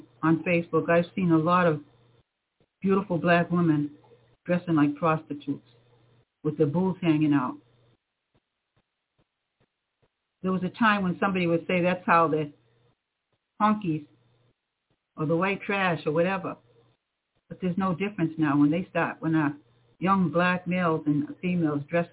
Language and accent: English; United States; wanting to follow me because I'm from America, I want to show them the decent part.